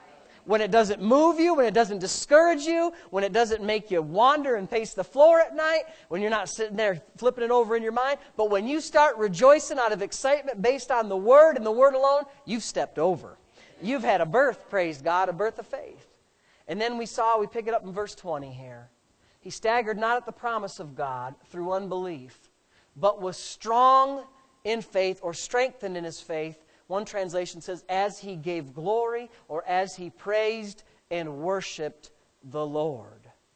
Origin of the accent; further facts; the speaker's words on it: Frewsburg, New York, United States; See, there was a roadway in the property that I grew up on in Frewsburg.